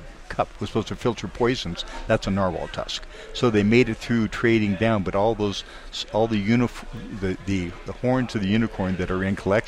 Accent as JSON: {"language": "English", "town": "San Diego", "region": "California", "country": "United States", "tie": "born or raised there", "said": "I grew up in San Diego. My family's been in San Diego forever"}